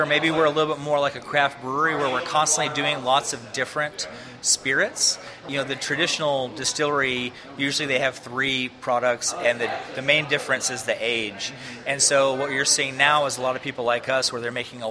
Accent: Nashville, Tennessee, United States; also born or lived in New York City; I'm from Nashville, but I lived in New York City for 9 years.

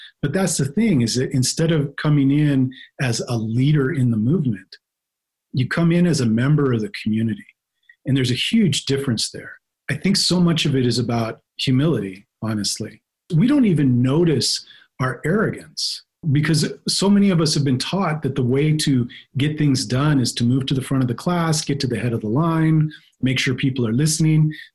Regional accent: West Coast, United States; moved away as an adult; now in New Mexico, United States; I'm 51. I grew up on the West Coast, came to New Mexico in 2007

